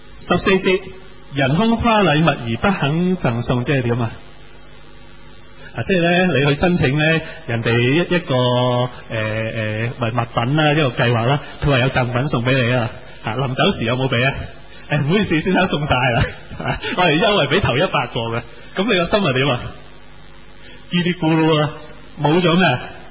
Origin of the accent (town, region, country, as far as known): China